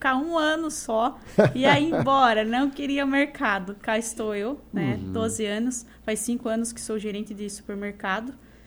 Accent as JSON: {"language": "Portuguese", "town": "General Carneiro", "region": "Paraná", "country": "Brazil", "tie": "born or raised there", "said": "Eu nasci e fui criada em cidade do interior, uma cidade de 12 mil habitantes."}